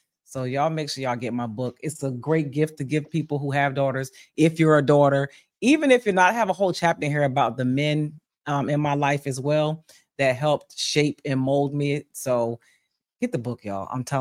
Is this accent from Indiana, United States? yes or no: no; Bristol, Pennsylvania, United States; coming up on August 23rd from 12 p.m. to 6 p.m. Eastern Standard Time in my hometown of Bristol, Pennsylvania